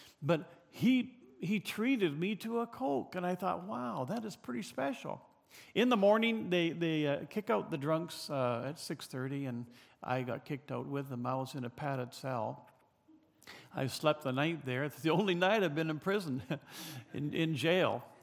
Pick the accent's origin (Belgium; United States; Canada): Canada; British Columbia; "Hey, you got a bit of an accent there. Where are you from?" "I'm from British Columbia."